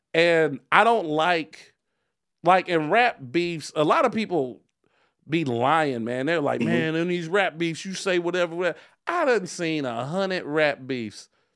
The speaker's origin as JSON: {"language": "English", "region": "California", "country": "United States", "said": "This is where I'm from. I'm from the West Coast, nigga. This is West Coast shit."}